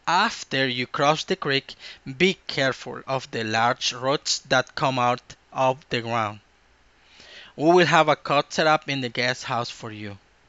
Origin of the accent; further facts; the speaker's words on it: El Salvador; and I am from El Salvador, and the capital of my country is San Salvador.